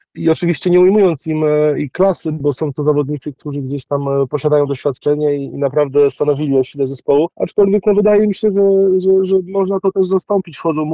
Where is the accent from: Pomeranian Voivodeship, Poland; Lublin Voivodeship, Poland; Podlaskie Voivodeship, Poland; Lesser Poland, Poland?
Lublin Voivodeship, Poland; Puławy; Ja wywodzę się generalnie, pochodzę z Puław. Tam też stawiałem swoje pierwsze kroki w piłce ręcznej.